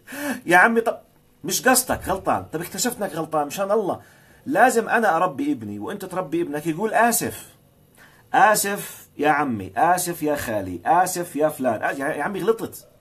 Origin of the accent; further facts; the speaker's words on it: Amman, Amman Governorate, Jordan; أنا ابن هالمجتمع، يعني أنا مش صغير، أنا عمري 50 سنة عدم مؤاخذة، أنا مولود في عمان وعايش في عمان في الأردن ومسافر ورايح جاي وزاير كذا